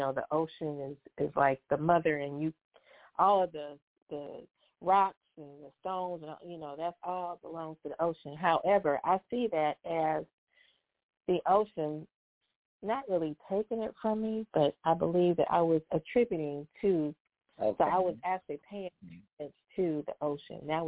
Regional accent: Detroit, Michigan, United States; And being born and raised in Detroit, I was taught not to sit with my back to the front door.

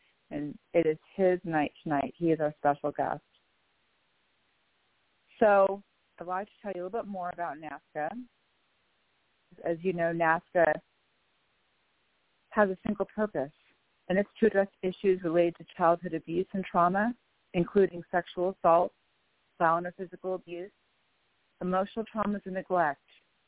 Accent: Bellevue, Washington, United States; I am from Bellevue, Washington.

